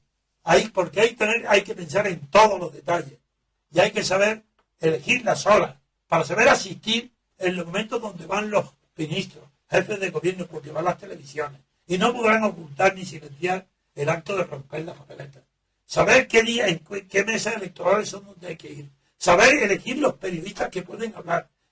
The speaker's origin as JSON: {"language": "Spanish", "town": "Órgiva", "region": "Andalusia", "country": "Spain", "said": "porque es mi tierra, en la Alpujarra, en Órgiva, que es la capital de la Alpujarra"}